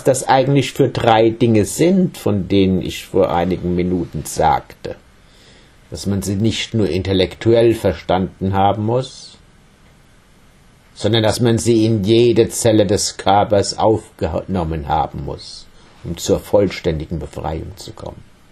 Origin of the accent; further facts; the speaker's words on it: Hanau, Hesse, Germany; Und früher ging es mir an mindestens 100 Tagen im Jahr in Hanau, in meiner Heimatstadt, so